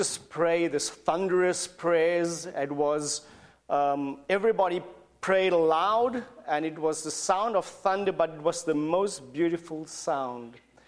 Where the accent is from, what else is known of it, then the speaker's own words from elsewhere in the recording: Cape Town, Western Cape, South Africa; I grew up in Cape Town and found the Lord and served the Lord in the Matrosmenae Church of the Nazarene.